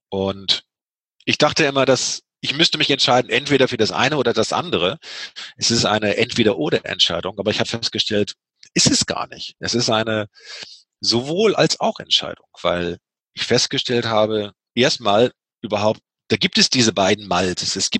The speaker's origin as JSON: {"language": "German", "town": "Lüneburg", "region": "Lower Saxony", "country": "Germany", "said": "Ich komme hier aus Lüneburg, aus einer mittelständischen Kaufmannsfamilie und da haben mich einfach die Lichter der Großstadt gelockt"}